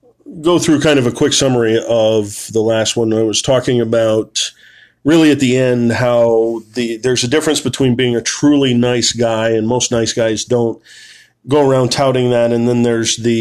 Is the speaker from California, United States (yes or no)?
yes; San Diego, California, United States; But I grew up in San Diego, California, so it's a Navy town.